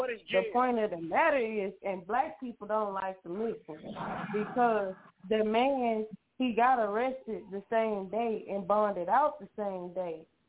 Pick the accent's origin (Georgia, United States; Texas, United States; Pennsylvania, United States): Texas, United States; And I had to see it, and I'm from Texas.